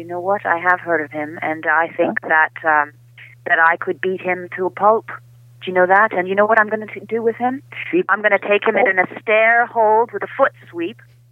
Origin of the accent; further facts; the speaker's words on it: Connecticut, United States; I grew up in Connecticut.